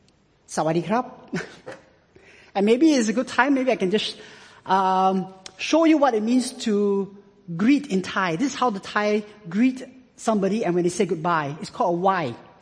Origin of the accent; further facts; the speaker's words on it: Singapore; I'm from Singapore. My nationality is, I'm a Singaporean, but by race, I'm a Chinese Singaporean.